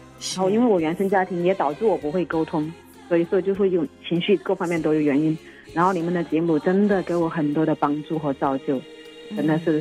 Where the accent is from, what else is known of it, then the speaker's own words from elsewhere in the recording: Sichuan, China; now in Fujian, China; 我在福建嘛，来这边太久了吧。